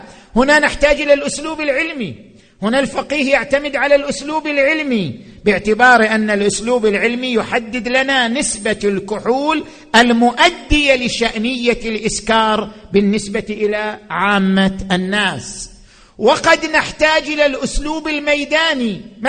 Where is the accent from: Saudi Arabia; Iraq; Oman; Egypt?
Oman; في الخليج عندنا في عمان وفي المملكة العربية السعودية